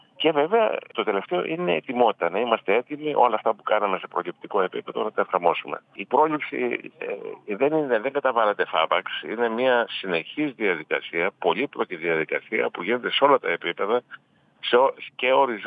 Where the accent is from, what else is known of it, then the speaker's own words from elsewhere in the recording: Ampeliko, Thessaly, Greece; Εγώ θυμάμαι στο χωριό μου, στο Αμπελικό Καρδίτσα, μικρό παιδί, όλοι οι κάτοικοι του χωριού που ήταν γύρω στους 400 κατοίκους